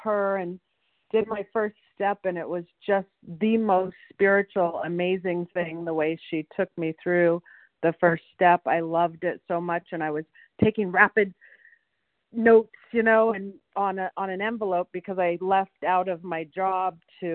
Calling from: California, United States; Oh, I'm in Mendocino County of California.

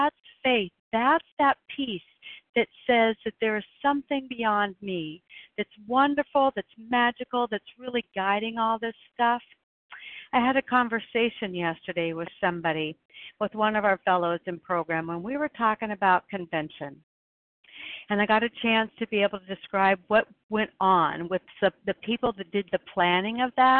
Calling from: Oregon, United States; I'm calling in from Oregon.

